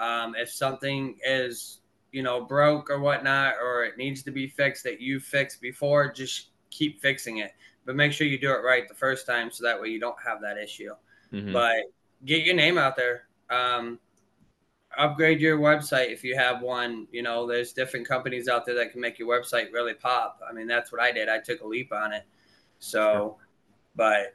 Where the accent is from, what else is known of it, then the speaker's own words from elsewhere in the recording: Hudson, Michigan, United States; also born or lived in Prince George's County, Maryland; So I was born and raised in Prince George, Maryland. My dad was in the Navy. Okay. He got out of the Navy. We moved to a small town called Hudson, Michigan.